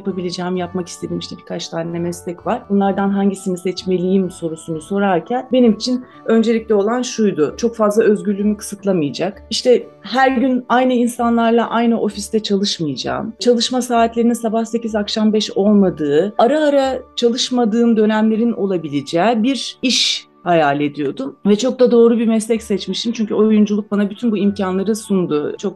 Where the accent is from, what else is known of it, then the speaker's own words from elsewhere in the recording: Aydın, Turkey; 1977 yılında Aydın'da doğdum. Çocukluğum Aydın'da geçti. 8 yaşındayken Aydın'a bağlı bir köye taşındık. 4 yıl orada kaldık.